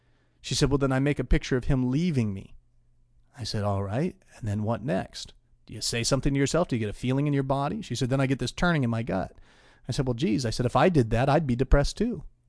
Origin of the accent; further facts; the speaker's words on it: Lake Tahoe, Nevada, United States; You see, for me, I grew up in Lake Tahoe, Nevada.